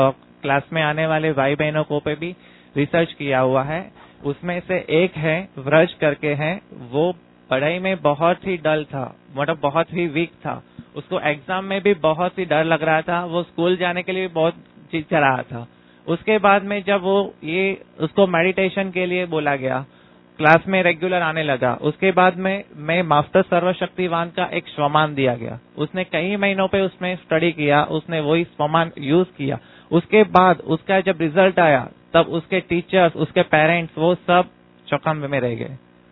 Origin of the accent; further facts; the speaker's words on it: Katlal, Gujarat, India; मैं कटलाल गांव से हूँ, नडियाद सॉप जोन आता है हमारा, गुजरात से है।